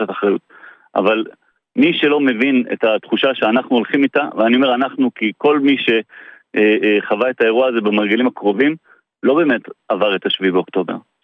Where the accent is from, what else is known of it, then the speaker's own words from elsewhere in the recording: Southern District, Israel; now in Tel Aviv, Israel; אני בן קיבוץ מירוז, גדלתי, זה המקום